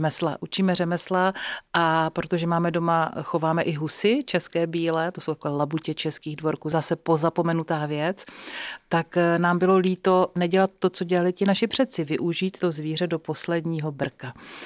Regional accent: Moravia, Czechia; taková ta hranice Moravy a Vysočiny, takže my máme od všeho kousek. Já si můžu říkat, jak se mi to hodí. Chvilku jsem z Moravy, chvilku jsem z Moravy a chvilku jsem z toho Horácka.

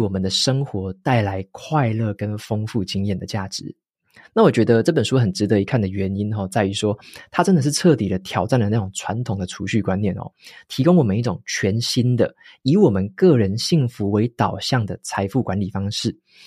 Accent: Taiwan; 特别是身为台湾人的我们哦，更需要去了解一下晶片发展它背后的来龙去脉

